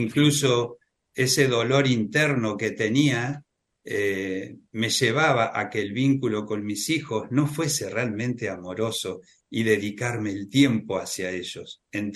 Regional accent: Nueve de Julio, Buenos Aires Province, Argentina; Acá en el interior, el mate, no soy de Capital Federal, de 9 de julio, provincia de Buenos Aires.

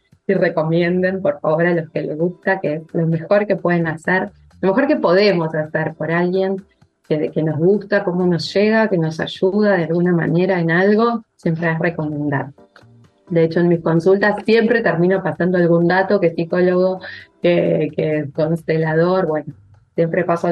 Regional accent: Argentina; siempre todo es un poco más exagerado acá en Argentina, en mi país.

